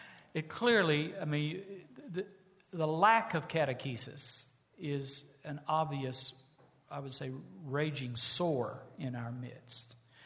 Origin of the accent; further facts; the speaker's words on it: the South, United States; again, I'm a Southerner.